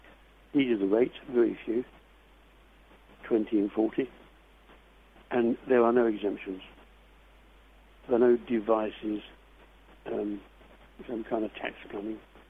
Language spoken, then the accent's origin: English; Yorkshire and the Humber, United Kingdom; being Yorkshireman